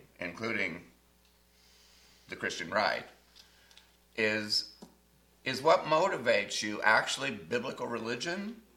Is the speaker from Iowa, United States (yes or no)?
yes; Dubuque, Iowa, United States; moved away as an adult; also born or lived in California; at least in California, where I lived most of my adult life after growing up in Dubuque, Iowa